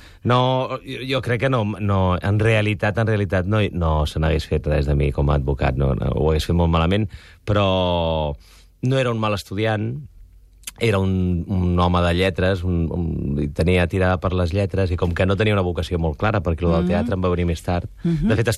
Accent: Barcelona, Catalonia, Spain; Sí, jo soc de Barcelona.

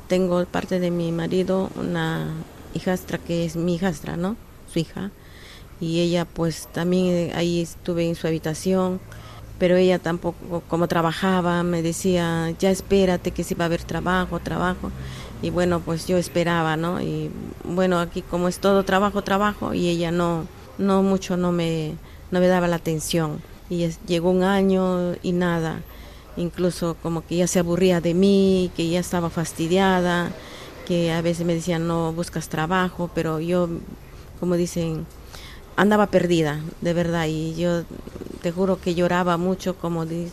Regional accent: Lima, Peru; moved away as an adult; now in Spain; De mi país salí de Perú el 11 de octubre y acá llegué el 12 de octubre del 2022.

